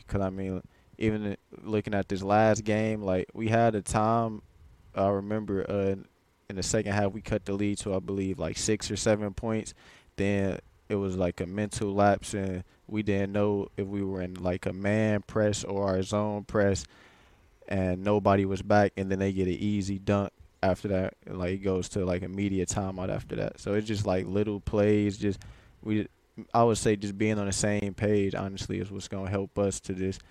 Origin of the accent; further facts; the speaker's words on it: Cleveland, Ohio, United States; that's where I live for the majority of my life. So, I mean, I always say I'm from Cleveland, Ohio, though.